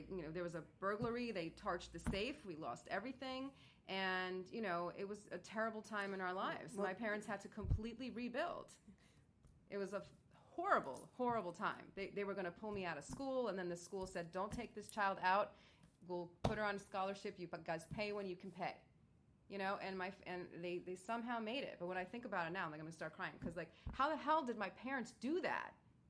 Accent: Bronx, New York, United States; I grew up in the Bronx.

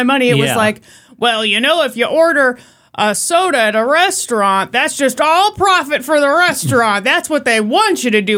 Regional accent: Midwest, United States; Norm, I grew up in the Midwest.

